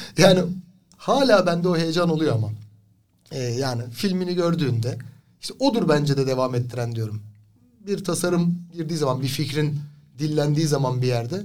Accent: Şarköy, Tekirdağ, Turkey; Ben aslen Şarköylüyüm. Bir sahil kasabası çocuğuyum. Orayı da çok severim hala.

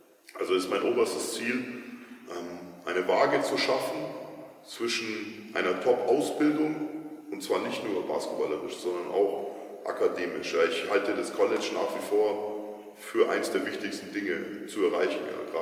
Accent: Munich, Bavaria, Germany; ich bin ja polnisches Emigrantenkind, in Perloch aufgewachsen, ja, ich komme aus dem einzigen, oder jetzt Hasenberger noch, aber damals vielleicht eines der härtesten an frühstücklichen Ghettos.

